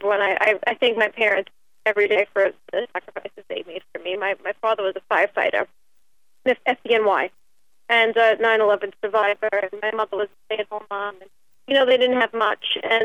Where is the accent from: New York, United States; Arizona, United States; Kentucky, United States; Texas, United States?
New York, United States; Staten Island; I'm not from Michigan. I think that was Ryan is, but I'm from Staten Island, New York.